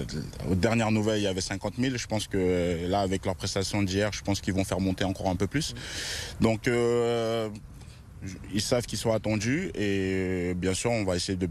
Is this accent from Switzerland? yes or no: no; Paris, Île-de-France, France; C'est dur pour moi parce que je suis parisien quand même.